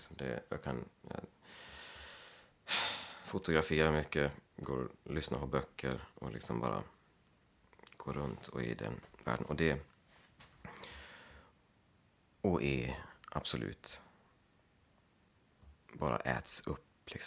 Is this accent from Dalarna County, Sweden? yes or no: yes; Leksand, Dalarna County, Sweden; jag kommer från Leksand och jag har mina föräldrar och en syster här i krokarna.